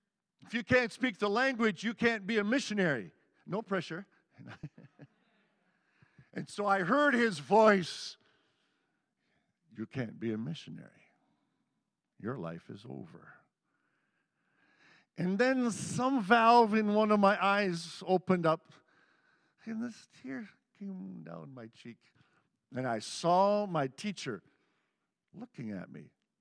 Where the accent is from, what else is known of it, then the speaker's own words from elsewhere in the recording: United States; I speak French with an accent. I'm from America. Man, I grew up with race riots.